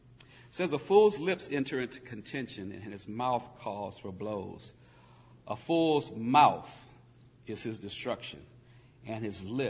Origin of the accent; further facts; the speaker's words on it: Indianapolis, Indiana, United States; born there; I was born in Indianapolis, within earshot of the Speedway, and at 6 months old, my dad had me at the 500 as a baby.